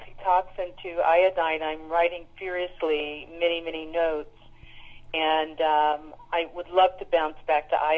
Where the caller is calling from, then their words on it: San Diego, California, United States; calling from San Diego.